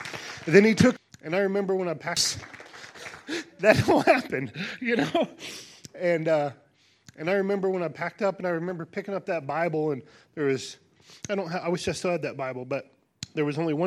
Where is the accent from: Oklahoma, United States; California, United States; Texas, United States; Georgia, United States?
Oklahoma, United States; I'm from Oklahoma as well.